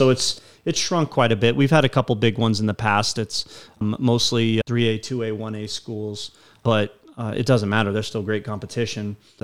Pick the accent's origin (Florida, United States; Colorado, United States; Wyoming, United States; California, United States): Wyoming, United States; Riverton; You know, when I was growing up in Riverton a long time ago